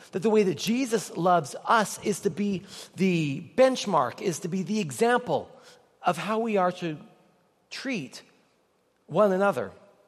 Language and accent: English; Nelson, British Columbia, Canada; I grew up in Nelson, British Columbia, and the very first church I attended was Trinity United Church of Canada in Nelson, BC.